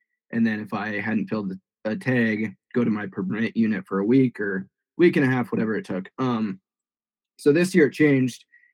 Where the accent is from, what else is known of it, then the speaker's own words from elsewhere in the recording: Montana, United States; So I was born and raised in Montana, still live here.